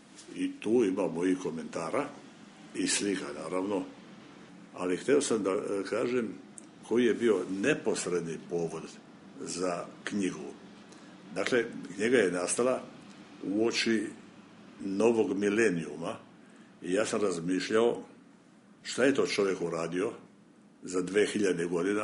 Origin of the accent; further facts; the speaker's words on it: Šibenik, Šibenik-Knin County, Croatia; ja sam iz Šibenika, mi smo doživjeli strahovito bombardovanje 1944. godine